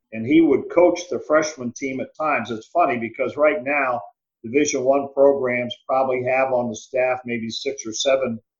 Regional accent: Wooster, Ohio, United States; I grew up in the Worcester area in Wayne County, lived in Ohio, of course.

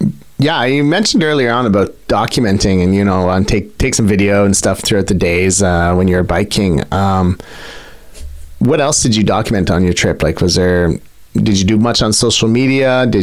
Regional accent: Canada; I'm so Canadian Celsius. I'm like, I'm doing the math in my head.

